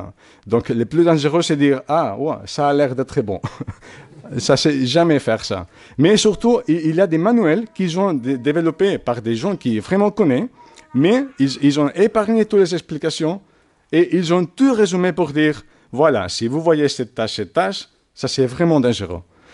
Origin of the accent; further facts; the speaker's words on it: Catalonia, Spain; French is a second language; Comme vous savez, moi je suis espagnol, et si on, nous sommes un peu plus spécifiques, je suis catalan.